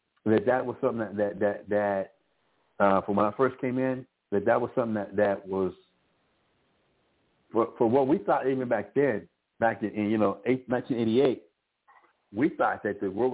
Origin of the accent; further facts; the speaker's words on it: Albuquerque, New Mexico, United States; I remember my father in the house we grew up in Albuquerque.